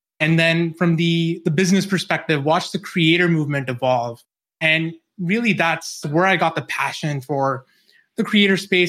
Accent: New Zealand; moved away as an adult; now in United States; Yeah, so I grew up in New Zealand. I've lost the accent now. I moved over to the States when I was 22.

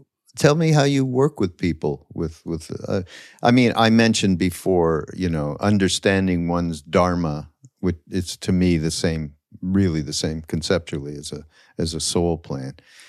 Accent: Canada; I'm from Canada.

